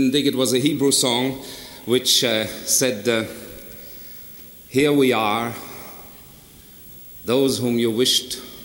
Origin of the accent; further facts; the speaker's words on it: United States; It adds to my being an American.